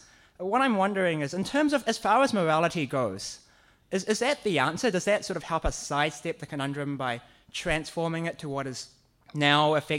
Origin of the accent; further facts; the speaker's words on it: Auckland, New Zealand; I'm from Auckland, New Zealand.